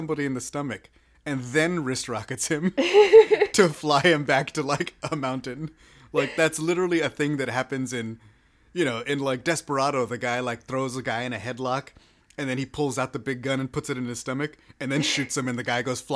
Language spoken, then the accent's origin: English; Texas, United States; Like, first of all, I'm a Texan.